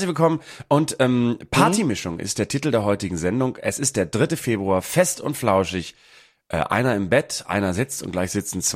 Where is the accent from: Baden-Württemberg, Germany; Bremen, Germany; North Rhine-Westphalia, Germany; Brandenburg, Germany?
Bremen, Germany; wir hatten einen Off-Tag in Bremen und das ist meine Heimat.